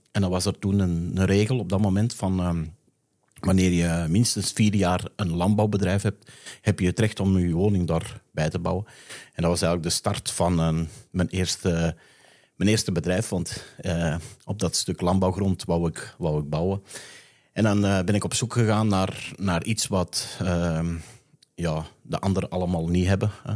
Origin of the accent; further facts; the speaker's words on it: Essen, Antwerp, Belgium; Ja, ik ben een Essenaar, hè, geboren in Essen.